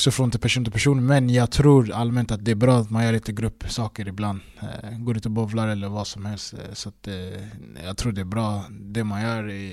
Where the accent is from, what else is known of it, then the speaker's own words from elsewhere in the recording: Stockholm, Stockholm County, Sweden; jag är ändå i Stockholm där jag kommer ifrån